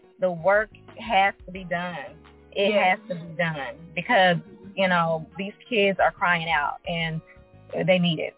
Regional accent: Dallas, Texas, United States; we're originally from Dallas, Texas

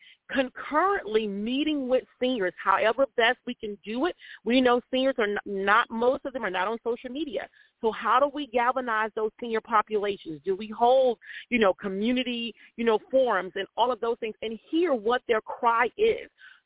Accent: West Palm Beach, Florida, United States; born there; Well, I was born here. I was born in West Palm Beach, Florida, right at Good Samaritan Hospital.

